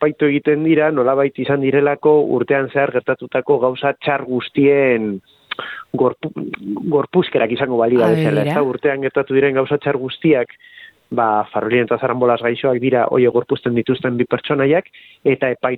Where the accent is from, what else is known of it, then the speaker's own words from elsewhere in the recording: Bilbao, Basque Country, Spain; Bilbo ni Santutxukoa naiz, Santutxu bada auzo oso populatu bat